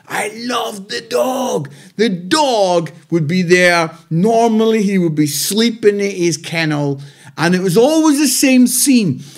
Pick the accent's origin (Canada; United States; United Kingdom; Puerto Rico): United Kingdom; Scotland; And I'm Scottish